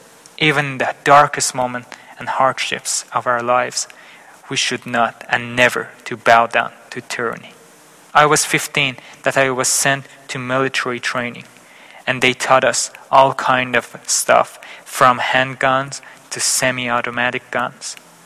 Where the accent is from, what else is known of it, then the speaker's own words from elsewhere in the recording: Iran; born there; English is a second language; I was born in Iran in May 2002 in a family of four.